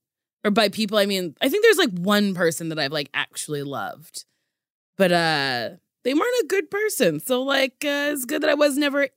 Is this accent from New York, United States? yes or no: no; Middletown, New Jersey, United States; Middletown, New Jersey. I went to Middletown High School South.